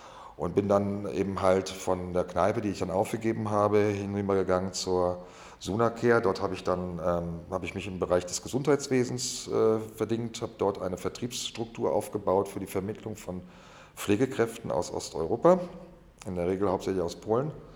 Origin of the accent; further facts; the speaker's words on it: Bochum, North Rhine-Westphalia, Germany; gebürtig bin ich aus dem Ruhrgebiet, aus Bochum, also tief im Westen. Dort bin ich auch groß geworden, als Junge sozusagen. Habe dort dann auch mein Abitur gemacht in Bochum